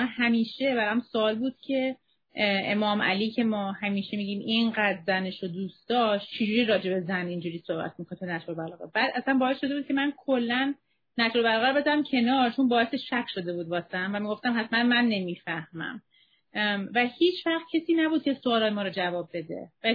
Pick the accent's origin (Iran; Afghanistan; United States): United States; من یه کسی هم که تو آمریکا به دنیا آمدم، تو آمریکا بزرگ شدم، اینجا واحد، یعنی هیچ وقت هم زوری نبود مثلا، ولی تو کامیونیتی اسلامی بودم، بعد با حجاب شدم